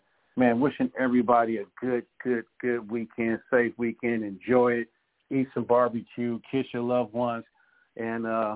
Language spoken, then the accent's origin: English; California, United States; You know, growing up in California, you know, Mike Piazza was just hot for us, you know, Dodger fans